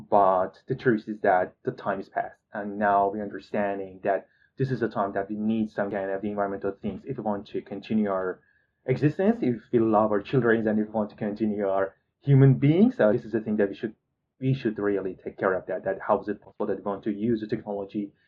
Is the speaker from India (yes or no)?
no; Iran; English is a second language; You know, I'm originally from Iran